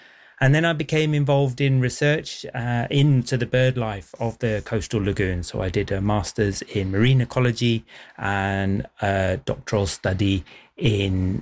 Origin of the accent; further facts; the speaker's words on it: South West England, United Kingdom; So I was growing up in the Teen Valley, so not far from here